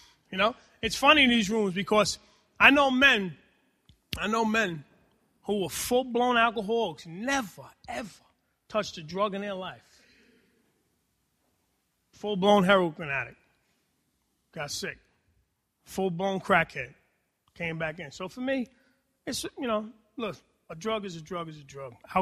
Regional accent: Hoboken, New Jersey, United States; And I'm born and raised in Hoboken, New Jersey. Might I add, real Hoboken when I grew up there, you know? And a lot of Spanish people back then.

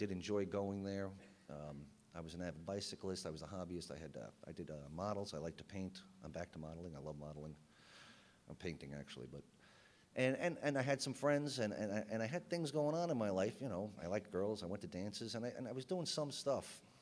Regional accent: New York, United States; I'm a drunk. I'm from New York. I don't like authority.

